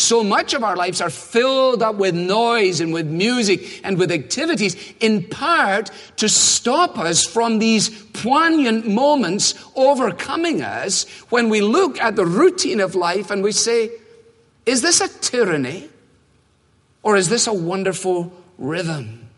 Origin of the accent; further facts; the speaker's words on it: Scotland, United Kingdom; born there; I was born on the Clyde.